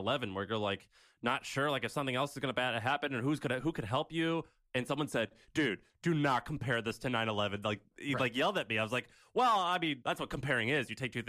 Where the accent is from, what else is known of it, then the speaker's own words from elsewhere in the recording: Missouri, United States; someone in my hometown of Missouri